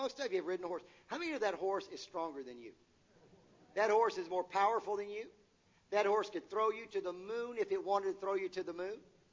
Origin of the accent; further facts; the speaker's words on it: Virginia, United States; I grew up in Virginia.